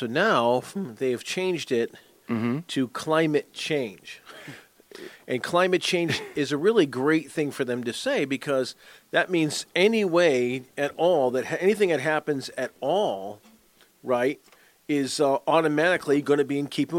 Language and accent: English; United States; As an outdoorsman, a hunter, fisherman, and as an American, I don't want the promotion of polluted waters and destroying the environment.